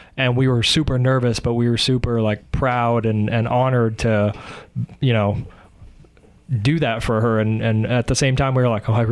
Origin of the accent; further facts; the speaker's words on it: Yuma, Arizona, United States; also born or lived in Phoenix; now in Prescott, United States; I'm not originally from Prescott. I'm from Yuma, Arizona, and then Phoenix.